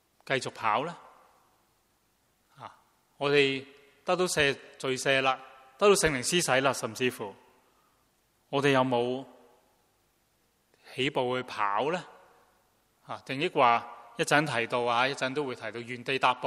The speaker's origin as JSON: {"language": "Chinese", "country": "China", "said": "亦都是好像我们中国人有时候说，坐这山就望那山就怎样"}